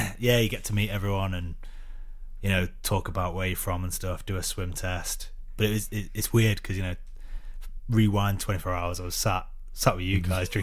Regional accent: Preston, North West England, United Kingdom; Because I don't go back to Preston very much, so my accent's probably gone quite a lot.

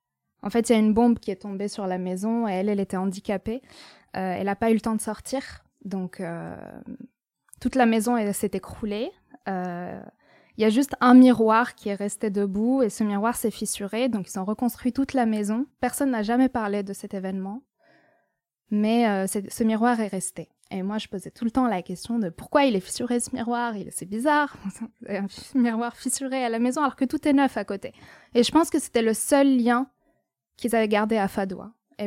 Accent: Lebanon; now in France; Quand je suis venue en France, j'ai fait un total déni du Liban. Je voulais renaître à nouveau en France en tant que Française.

